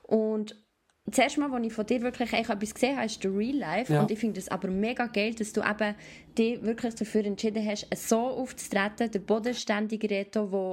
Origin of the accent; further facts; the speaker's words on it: Bern, Switzerland; Also klar, ich komme aus dem Bernerbiet, ich bin noch um einiges jünger.